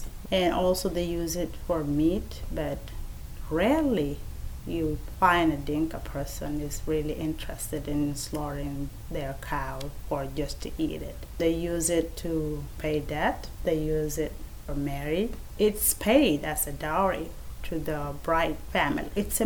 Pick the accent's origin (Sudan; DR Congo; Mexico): Sudan; moved away as an adult; now in Des Moines, United States; I am from Sudan originally. I came to the U.S. in 1998 because of the war in Sudan.